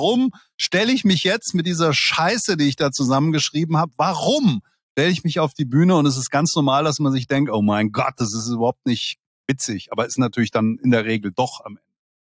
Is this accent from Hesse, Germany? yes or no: yes; Langen, Hesse, Germany; also Langen ist ja meine Heimatstadt, bin ich ja aufgewachsen